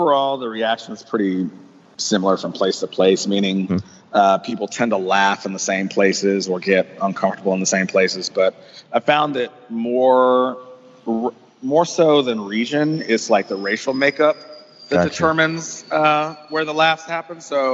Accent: Atlanta, Georgia, United States; I'm from Atlanta, yeah.

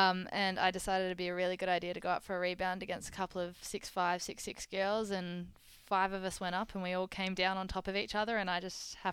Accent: Australia; The one percenters, that's what we always talk about being an Australian player, is the one percenters, and yeah, diving on loose balls, getting the tough rebounds and making the easy passes. That's kind of the things that are instilled in us from a really young age.

